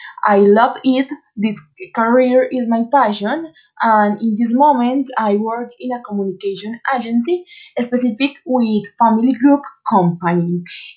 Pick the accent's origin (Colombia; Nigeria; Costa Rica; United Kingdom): Colombia; Medellin, Antioquia; born there; English is a second language; now in Envigado, Colombia; I am 23 years old. I was born in Medellin in July 12 of 1996.